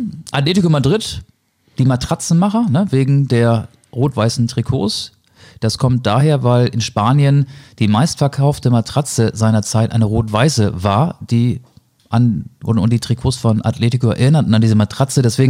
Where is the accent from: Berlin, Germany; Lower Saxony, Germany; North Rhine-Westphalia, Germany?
Lower Saxony, Germany; Stade; born there; In Stade.